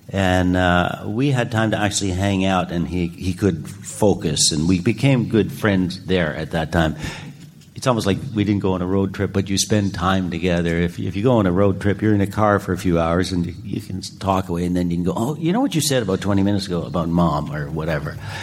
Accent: Ontario, Canada; I'm from Canada, man. I grew up in Northern Ontario.

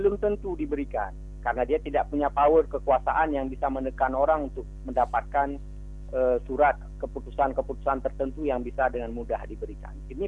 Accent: Aceh, Indonesia; atau di kampung kami di Aceh Barat Daya juga

